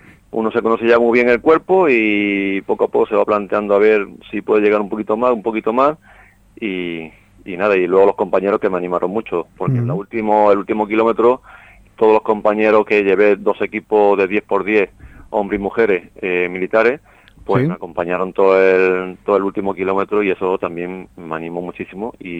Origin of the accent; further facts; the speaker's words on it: Almería, Andalusia, Spain; todos somos almerienses menú un granaino, y vamos a conseguir muchos éxitos y llevar el nombre de Almería para adelante.